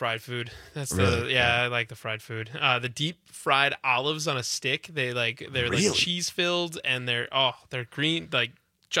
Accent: Milwaukee, Wisconsin, United States; I grew up in the Milwaukee area.

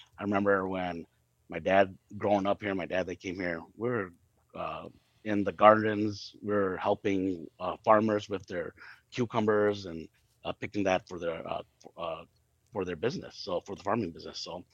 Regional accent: Eau Claire, Wisconsin, United States; I was born and raised right here in Eau Claire, Wisconsin. Mm-hmm. Went to the local elementary schools here, high schools here, North High School, go north.

